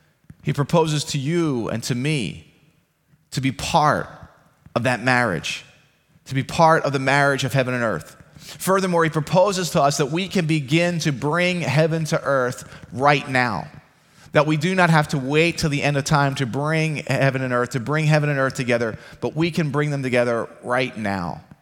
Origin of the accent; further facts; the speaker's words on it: Philadelphia, Pennsylvania, United States; now in Baltimore, United States; I love being from Philadelphia. It'll always be my hometown. I love the city of Baltimore. It is my adopted hometown.